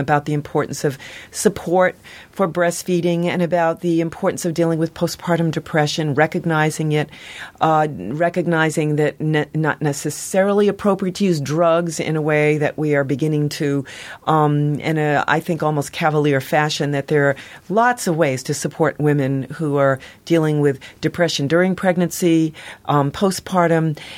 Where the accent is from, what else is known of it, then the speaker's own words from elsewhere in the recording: Boston, Massachusetts, United States; In my own city, I was born and brought up in the Boston area.